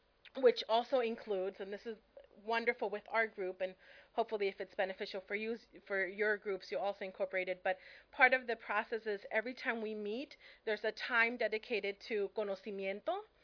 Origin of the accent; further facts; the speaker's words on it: Venezuela; now in United States; I'm originally from Venezuela, so when I come to the table, I've been there, 14 years, and I'm still the new one on the block, right?